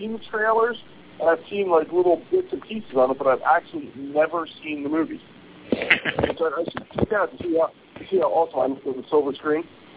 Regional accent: Glenside, Pennsylvania, United States; And they had a thing they put on this Glenside, which is my hometown, Glenside MySpace page saying, hey, we need extras for this movie.

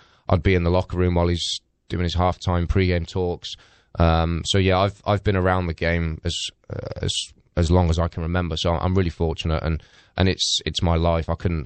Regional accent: England, United Kingdom; now in St. Louis, United States; Converted American now.

